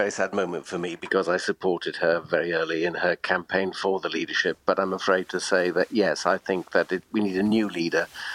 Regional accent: Wales, United Kingdom; paradoxically to me as a Welshman

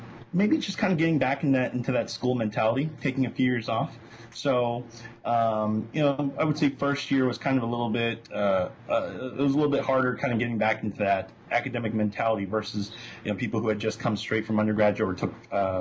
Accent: San Jose, California, United States; Well, I'm from the Bay Area, originally, San Jose, California specifically. Mm-hmm. Born and raised there, went over to UC San Diego for my undergraduates.

